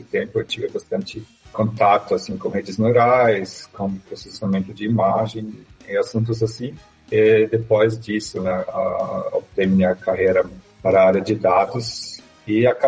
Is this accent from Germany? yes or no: yes; Germany; Portuguese is a second language; now in Brazil; eu sou da Alemanha, por isso estou com um sotaque meio enrolado. Faz mais que 2 anos que estou aqui no Lemes